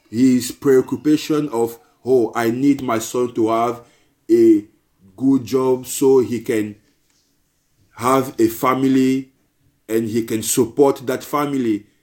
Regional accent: Cameroon; English is a second language; now in Italy; So yeah, that's why I came from Cameroon to Italy to Bellator Fighter now.

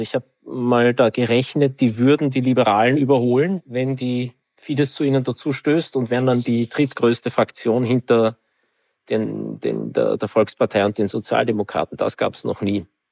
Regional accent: Austria; wo dann du als Österreicherin und ich als Österreicher auch für Kandidaten aus anderen Ländern stimmen können

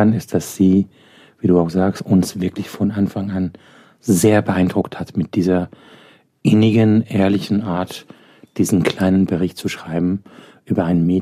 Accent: Iran; now in Germany; Ich bin ja aus dem Iran geflüchtet nach einer Revolution.

